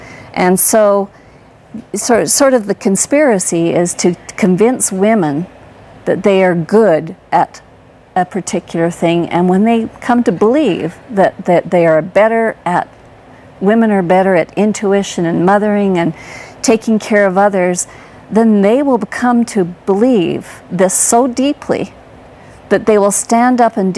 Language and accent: English; Canada; because Canadians, by the way, study American history as well as Canadian history. So we know a fair amount